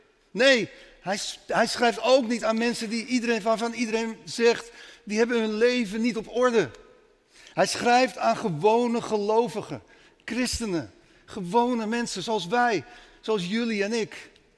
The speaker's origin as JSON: {"language": "Dutch", "town": "Amsterdam", "region": "North Holland", "country": "Netherlands", "tie": "born or raised there", "also_born_or_lived": "Spain", "lives_now": "The Hague, Netherlands", "said": "ik ben geboren, getogen Amsterdammer, later een lange tijd in Spanje gewoond en nu alweer sinds 2011 in Den Haag, waar we het heel erg naar ons zin hebben."}